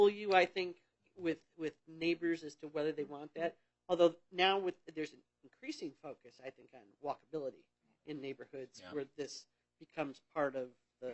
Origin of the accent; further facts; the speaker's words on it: Detroit, Michigan, United States; I grew up in Detroit, and you could walk to the store and get milk and that kind of thing.